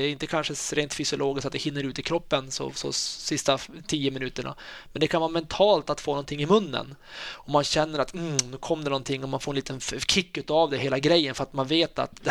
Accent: Sweden; Men som svensk är ju, tycker jag att det är lite roligare när det vinner någon svensk kille eller en svensk tjej

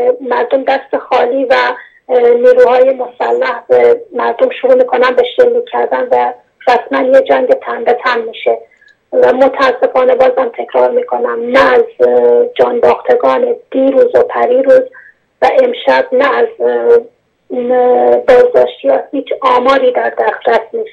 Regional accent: Iran; moved away; ماهایی که خارج از ایرانیم و دسترسی نداریم به مسائل ایران

